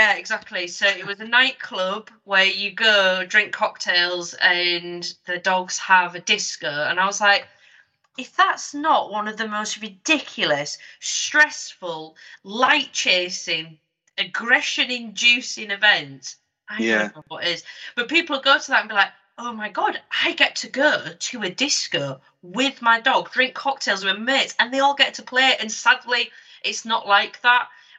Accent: Yorkshire and the Humber, United Kingdom; I don't know if it's because I'm from Yorkshire, but I just say things how it is.

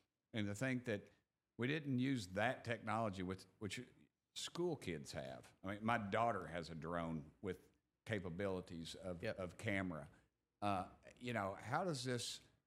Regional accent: Tennessee, United States; I'm from East Tennessee, so I said

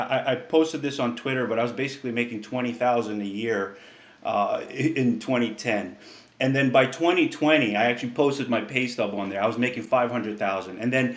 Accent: Albania; I'm originally from Albania. You know, Albania was a communist country

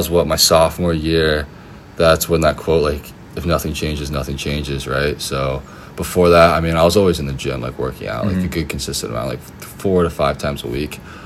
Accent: Canton, Georgia, United States; I'm from Canton, Georgia.

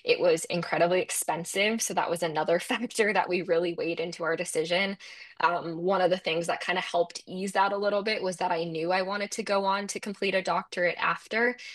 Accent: Burlington, Ontario, Canada; where I grew up in Burlington are only about 20 minutes apart

